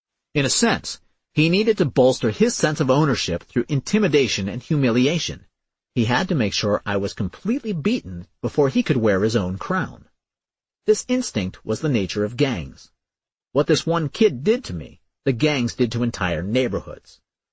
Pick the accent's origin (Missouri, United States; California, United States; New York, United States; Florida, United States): New York, United States; New York City; I grew up in New York City during a time when gang activity was so rampant that it felt normal.